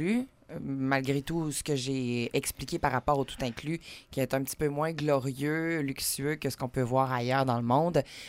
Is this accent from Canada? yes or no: yes; Quebec, Canada; qui nous concerne quand même en tant que Québécois